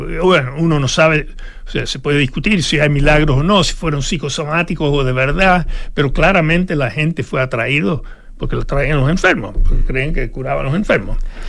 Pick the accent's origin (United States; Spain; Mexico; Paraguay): United States; born there; Sabe que yo soy norteamericano de nacimiento